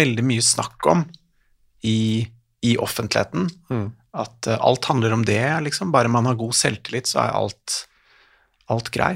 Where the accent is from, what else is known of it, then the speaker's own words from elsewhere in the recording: Oslo, Norway; Jeg er født og oppvokst i Ullevål Hageby-området.